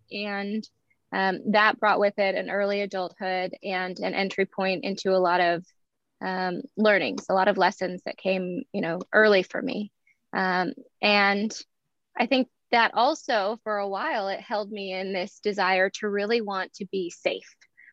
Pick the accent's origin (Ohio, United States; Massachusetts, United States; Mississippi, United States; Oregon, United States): Oregon, United States; Eugene; born there; I was born in Eugene, Oregon, November 18th, 1986, almost 35 years from today. Mm. I was born in a small town, actually, on the outskirts of a small town.